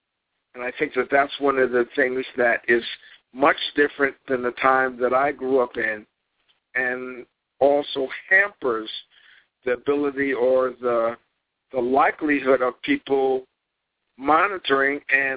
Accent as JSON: {"language": "English", "town": "Jamaica, Queens", "region": "New York", "country": "United States", "tie": "born or raised there", "said": "the community that I grew up in here in Jamaica, Queens"}